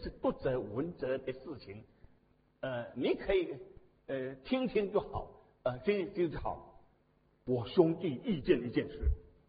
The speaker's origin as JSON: {"language": "Chinese", "town": "Xiamen", "region": "Fujian", "country": "China", "said": "我是厦门人，厦门一个中山公园，那你们知道。"}